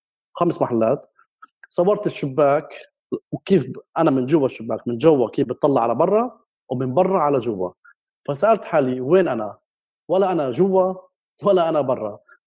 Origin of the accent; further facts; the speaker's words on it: Jerusalem, Palestine; مع إني أنا ابن القدس، مع إني ابن البلد القديمة يا أخي، بس حسيت القدس كلها منفية